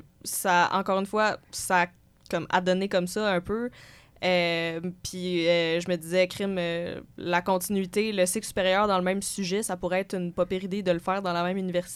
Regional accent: Sherbrooke, Quebec, Canada; moi, j'ai grandi à Sherbrooke, mais j'ai décidé d'aller au cégep à Québec

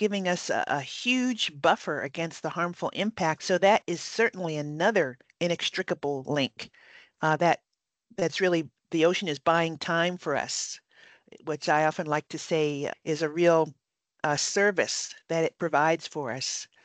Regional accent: Hawaii, United States; And growing up in Hawaii, you learn a lot about Polynesian history and culture.

